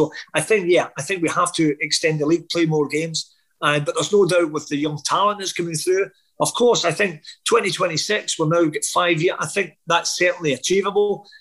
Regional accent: Glasgow, Scotland, United Kingdom; born there; Obviously, my parents were Irish. I played for Ireland because I, as much as I'm, you know, where I was born in Glasgow, we were brought up in Irish culture

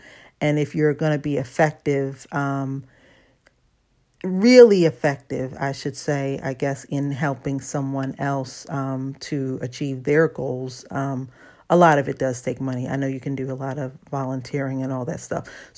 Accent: Baltimore, Maryland, United States; also born or lived in North Carolina / Los Angeles; My whole hometown is Baltimore. I was born here and I moved away as a kid to North Carolina. So I grew up in Baltimore and North Carolina. But as a young adult, I moved to California and moved to Los Angeles.

